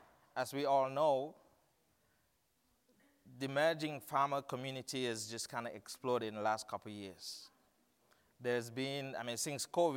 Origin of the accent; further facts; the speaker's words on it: Buffalo, Minnesota, United States; I come from Buffalo, Minnesota, and I have 5 beautiful kids, my beautiful wife, Janet, 4 boys, and my princess there in the middle.